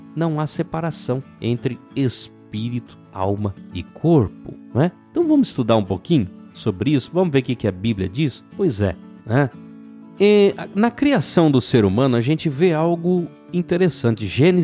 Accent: Cascavel, Paraná, Brazil; no meu Paraná querido, né? Sou paranaense de Cascavel. É, sou de Cascavel, no Paraná

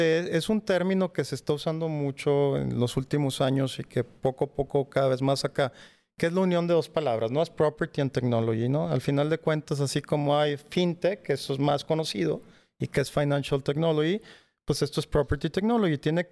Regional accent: Mexico; yo de mexicano y puros americanos

